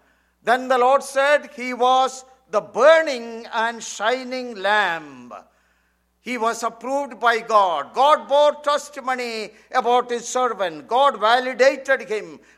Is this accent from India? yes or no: yes; India; growing up in India, in the Indian assemblies